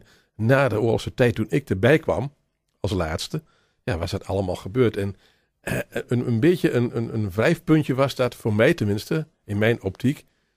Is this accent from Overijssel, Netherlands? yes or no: yes; Goor, Overijssel, Netherlands; born there; Je leeftijd is 68 nu. Ja. En ik ben geboren in Goor. Aan de Dr. Schaapmanstraat. Het Roomse buurtje van Goor. Ja. En daar waren allemaal Roomse gezinnen. Kinderrijk, groot. Dus wie van mij ook. En ik was de jongste thuis. Van 7.